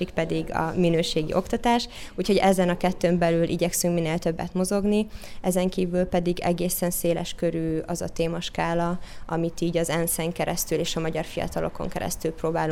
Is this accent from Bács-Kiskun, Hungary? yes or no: yes; Kiskunfélegyháza, Bács-Kiskun, Hungary; born there; also born or lived in Syria; Én Kiskunfélegyházán születtem, anyukám magyar, apukám pedig szíriai, mindkét országban éltünk